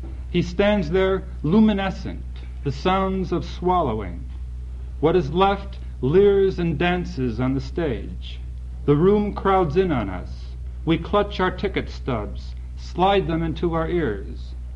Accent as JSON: {"language": "English", "town": "Chicago", "region": "Illinois", "country": "United States", "tie": "born or raised there", "said": "I grew up in Chicago, and I'm working now on a series of poems about the city."}